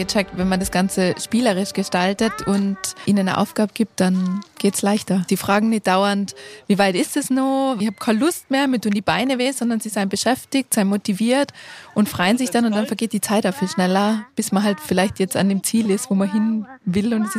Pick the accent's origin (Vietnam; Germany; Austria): Austria; Tyrol; now in Innsbruck, Austria; ich aus dem Wipptal, eigentlich sogar ganz gebürtig aus dem Gschnitztal. Und wir sind eigentlich schon sehr viele Jahre in Innsbruck